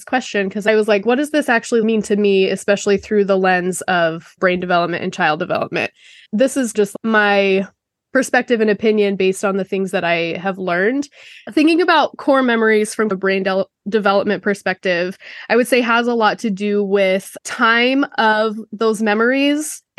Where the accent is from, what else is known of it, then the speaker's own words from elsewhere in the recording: Utah, United States; I grew up in Utah, really close to mountains, and we did a lot of camping from the time I was like teeny tiny.